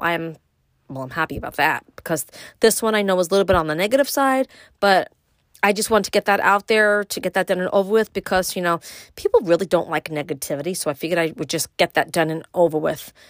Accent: Brooklyn, New York, United States; now in Upstate New York, United States; what it was like for me growing up in Brooklyn and then what it took for me to move to upstate New York.

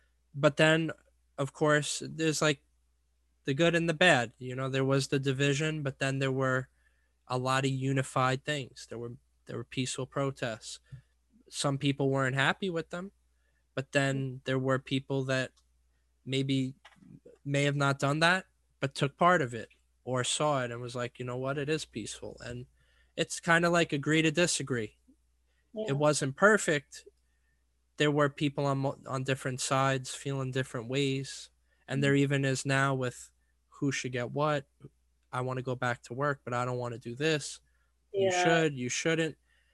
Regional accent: New York City, New York, United States; we're from the Big Apple, you know, there's plenty of pizza for all of us

